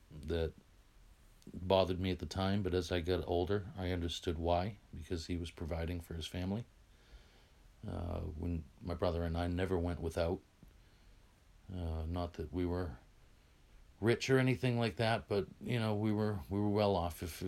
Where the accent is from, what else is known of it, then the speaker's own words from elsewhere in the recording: Windham, New Hampshire, United States; also born or lived in Methuen, Massachusetts; I was born in Methuen, Massachusetts. Grew up in Windham, New Hampshire on Canobie Lake. It was about a 2 mile long dead end road, the road that I lived on. So it was very quiet.